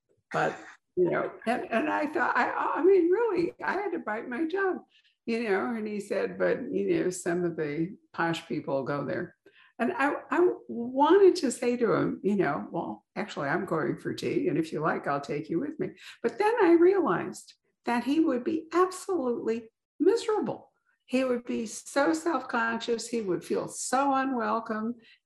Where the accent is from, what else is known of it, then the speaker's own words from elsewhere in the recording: Chicago, Illinois, United States; I'm from Chicago.